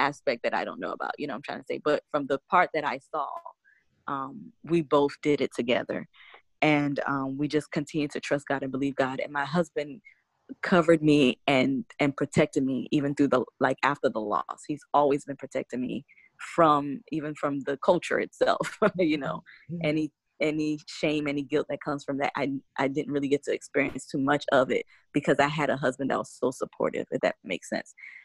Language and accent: English; Savannah, Georgia, United States; You know, I'm from Savannah, he's from Atlanta.